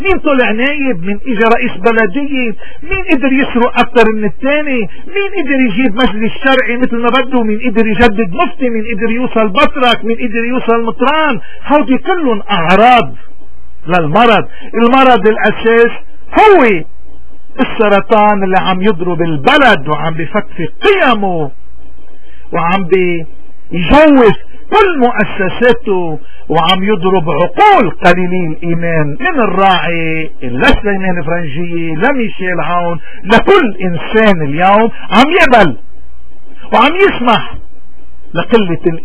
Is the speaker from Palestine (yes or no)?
no; Lebanon; نحن كلبنانيين اليوم شو المفروض نعمله؟